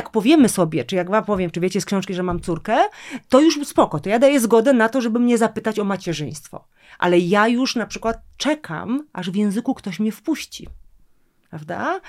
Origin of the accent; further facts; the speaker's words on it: Lesser Poland, Poland; Ale ja jestem spod Krakowa.